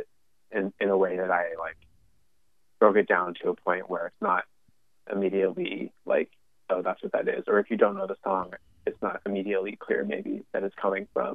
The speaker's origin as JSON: {"language": "English", "country": "United States", "said": "Being American and at that point probably only having spent those 3 weeks in Armenia."}